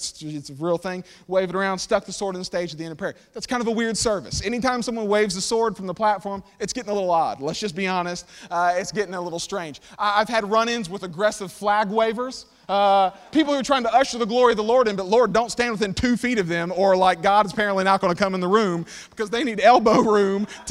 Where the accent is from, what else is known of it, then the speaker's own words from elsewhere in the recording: Corbin, Kentucky, United States; But I'm from Kentucky originally. I was born in Corbin, Kentucky. It's hole in the wall, home of Colonel Sanders and KFC.